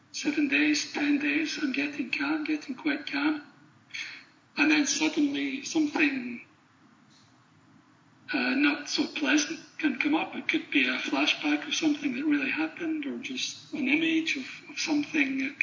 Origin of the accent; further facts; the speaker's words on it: Glasgow, Scotland, United Kingdom; now in Switzerland; Well, originally from Scotland.